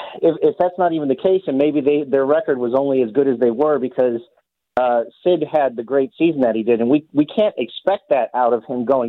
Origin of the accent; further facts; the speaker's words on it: Ohio, United States; Okay, so back in the day, I mean, as you know, I'm from Ohio.